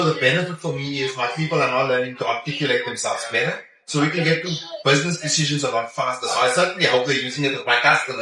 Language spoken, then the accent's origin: English; South Africa; Janice, I told you I'm from South Africa, yeah?